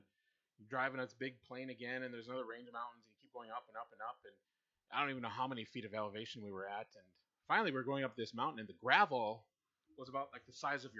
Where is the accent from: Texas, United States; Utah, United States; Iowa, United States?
Iowa, United States; also born or lived in Minnesota; Yeah, it felt like where I grew up in Iowa and southern Minnesota felt like that.